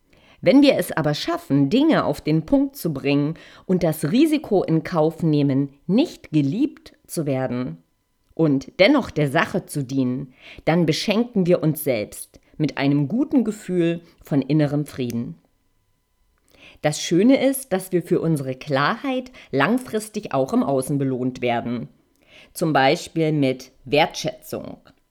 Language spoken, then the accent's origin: German; East Germany, Germany; Ich komme aus der DDR und weiß, wovon ich spreche.